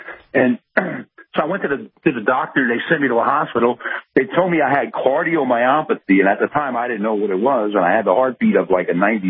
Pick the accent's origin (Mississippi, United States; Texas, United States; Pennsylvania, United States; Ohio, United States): Pennsylvania, United States; Allentown; Well, growing up in Allentown, I grew up as a kid, Ben, I was real shy, backwards, you know